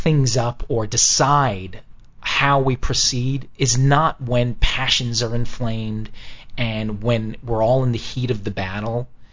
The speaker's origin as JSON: {"language": "English", "town": "New York City", "region": "New York", "country": "United States", "tie": "born or raised there", "said": "First of all, I'm a New Yorker, you know, like I said, I was born and raised there. But also, you know, I have a Middle Eastern background."}